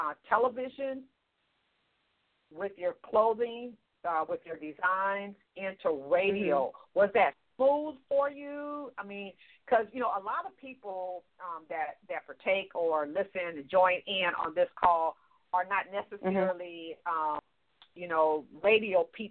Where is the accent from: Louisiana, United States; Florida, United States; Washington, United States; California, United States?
California, United States; Los Angeles; because I'm from Los Angeles, and it's all Los Angeles to me